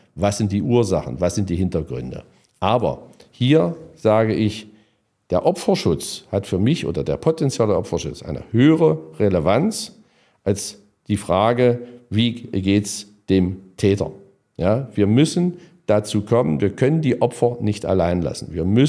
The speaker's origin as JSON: {"language": "German", "town": "Halle", "region": "Saxony-Anhalt", "country": "Germany", "tie": "born or raised there", "said": "weil Sie das Beispiel meiner Heimatstadt Halle benannt haben"}